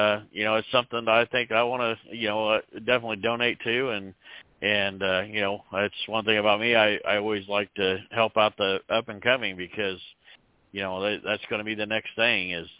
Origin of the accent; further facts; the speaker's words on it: Missouri, United States; I'm actually calling you from I'm down in Little Rock, Arkansas right now. I'm having my truck worked on, but I am from Missouri.